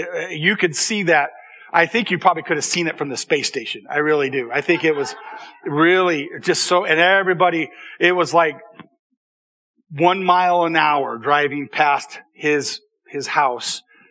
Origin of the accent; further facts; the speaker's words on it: Idaho, United States; I remember growing up in Idaho